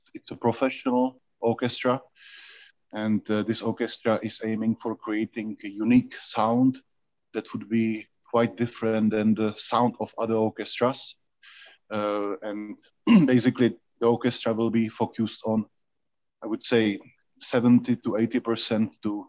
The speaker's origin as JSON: {"language": "English", "region": "Prague", "country": "Czechia", "also_born_or_lived": "Brussels", "moved": "yes", "lives_now": "United States", "said": "So I'm originally from Prague, Czech Republic. That was first destination where I started my music training, first in viola, piano, and later in conducting."}